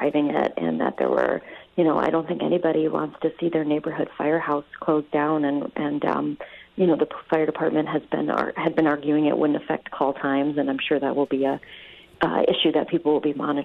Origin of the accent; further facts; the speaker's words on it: Milwaukee, Wisconsin, United States; You know, Milwaukee's my hometown. I was born here.